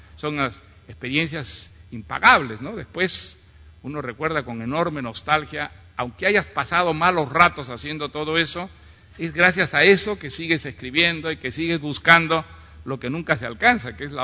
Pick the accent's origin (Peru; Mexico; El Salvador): Peru; Yo como peruano pues soy un experto en dictadores